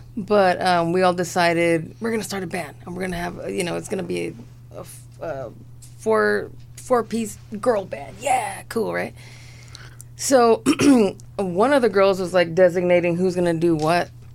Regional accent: Highland Park, California, United States; I was born and raised in Highland Park, California, which is kind of in between Eagle Rock and downtown L.A.

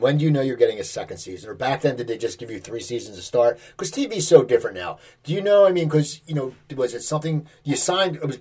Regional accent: Cherry Hill, New Jersey, United States; I believe he was the one in my hometown, Cherry Hill, New Jersey.

